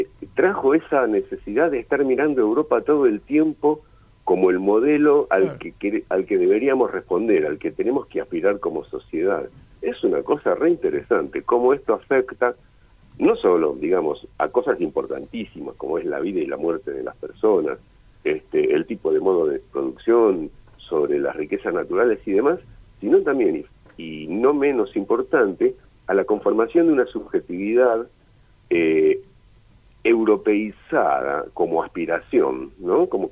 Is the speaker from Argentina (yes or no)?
yes; Argentina; nosotros como argentinos